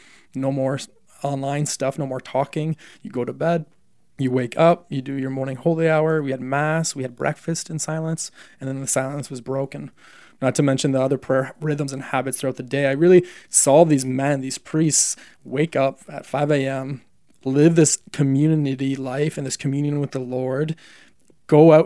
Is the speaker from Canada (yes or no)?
yes; Canada; And keep in mind, as a Canadian, it was a big ask.